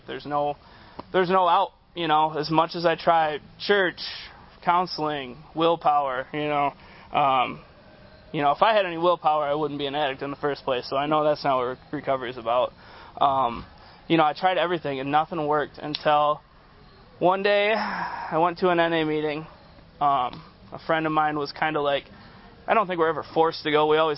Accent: Michigan, United States; I'm an addict from Michigan

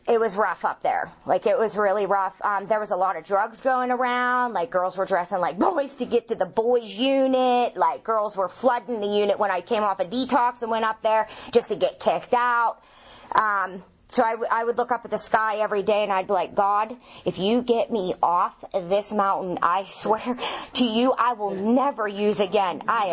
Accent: Irwin, Pennsylvania, United States; now in New Kent, United States; Like, I'm from Irwin, Greensburg, like, Jeanette area. Like, I left there to come and get high in New Kent.

